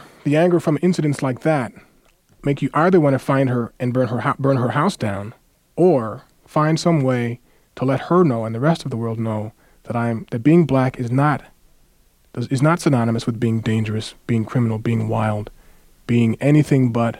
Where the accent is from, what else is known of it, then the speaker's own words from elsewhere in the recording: St. Louis, Missouri, United States; In St. Louis, which is sort of south, sort of north, sort of south. A Midwestern city with a lot of southern tendencies, southern feelings, southern climate.